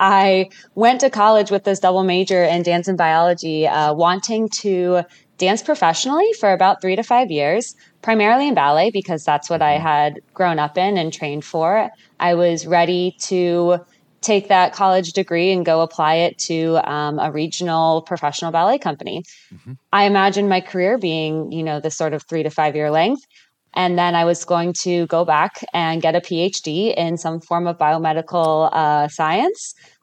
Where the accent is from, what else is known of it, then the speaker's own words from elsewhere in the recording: Cincinnati, Ohio, United States; So I grew up in Cincinnati, Ohio, and I actually trained at a primarily ballet studio.